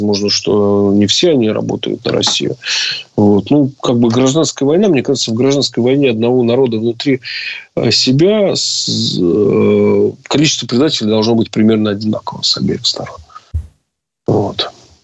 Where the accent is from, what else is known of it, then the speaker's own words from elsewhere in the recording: Donetsk, Donetsk Oblast, Ukraine; Я вот из Донецка, да, могу сказать жителям Белгорода, крепитесь, стиснуть зубы.